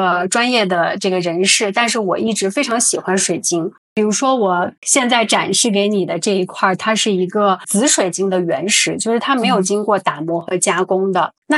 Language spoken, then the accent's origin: Chinese; China; 我们中国人都喜欢戴玉石哈